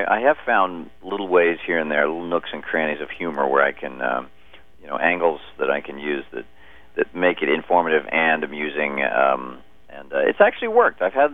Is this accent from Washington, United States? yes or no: no; Oklahoma, United States; also born or lived in Texas; Of course, I was raised in Oklahoma and Texas, so...